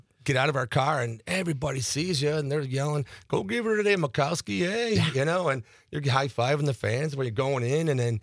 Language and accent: English; Buffalo, New York, United States; And then, you know, I grew up in Buffalo, New York.